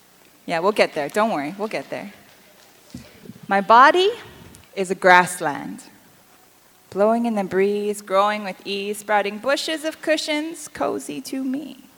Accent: Kitchener, Ontario, Canada; I'm from Kitchener and I went to Laurier

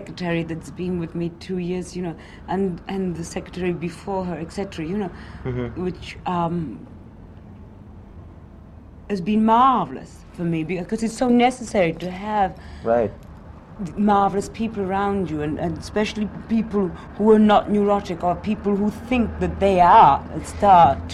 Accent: Cardiff, Wales, United Kingdom; touring around the clubs of Wales, you know, of Cardiff, really, my hometown, you know.

